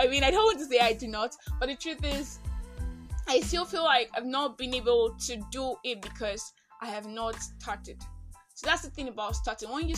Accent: Nigeria; I am that Nigerian Christian talkaholic.

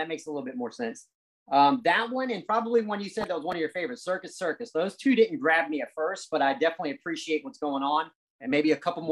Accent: South Carolina, United States; I'm from South Carolina. They're from right above me, so they come down here pretty often.

